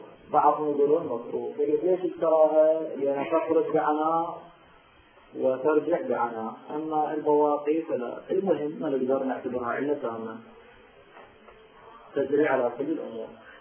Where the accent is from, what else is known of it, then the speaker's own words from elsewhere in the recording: Iraq; عندنا بالعراق